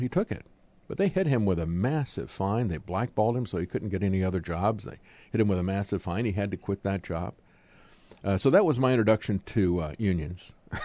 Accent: Tampa, Florida, United States; I grew up in Tampa.

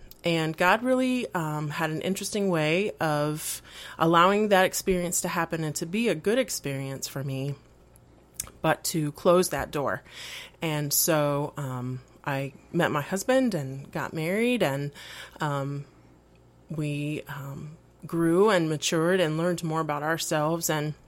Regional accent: Mexico City, Mexico; also born or lived in Puerto Rico; I was born in Puerto Rico and raised primarily in Mexico City. So I'm Spanish speaking and bicultural in that sense, a little bit different because I was raised in a different culture.

